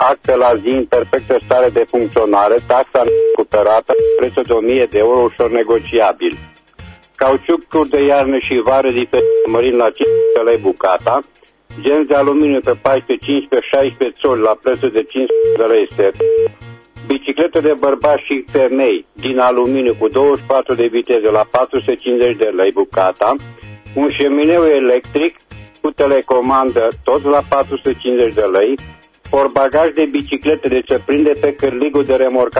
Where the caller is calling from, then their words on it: Reșița, Caraș-Severin, Romania; sunt din Reșița